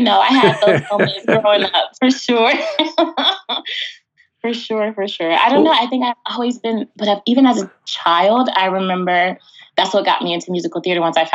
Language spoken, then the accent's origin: English; Texas, United States; also born or lived in California; I grew up in Texas.